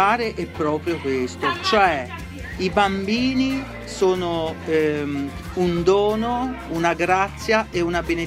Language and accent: Italian; Leverano, Apulia, Italy; la mia regione di origine è pugliese. Io sono di Lecce, esattamente di Leverano, in provincia di Lecce.